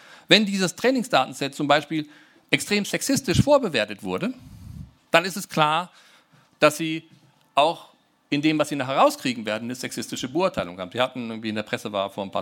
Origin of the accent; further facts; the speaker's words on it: Braunschweig, Lower Saxony, Germany; Ich komme aus Braunschweig, ich darf das sagen.